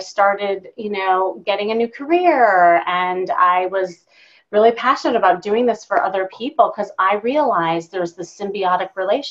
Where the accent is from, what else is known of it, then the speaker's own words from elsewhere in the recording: Chicago, Illinois, United States; now in Los Angeles, United States; I was from Chicago.